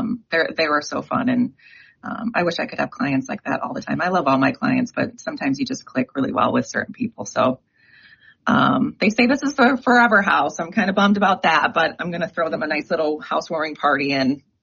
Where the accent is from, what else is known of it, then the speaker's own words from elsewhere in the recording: East Lansing, Michigan, United States; I actually am originally from Michigan, born and bred in Michigan, over in the Grand Rapids, Michigan area. Grew up in East Lansing, where Michigan State University is.